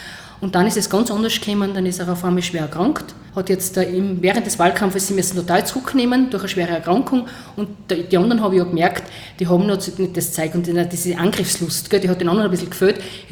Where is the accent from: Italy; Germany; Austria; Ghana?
Austria; Styria; Als andere als Hasen, sagt man bei uns in Oststeiermark, genau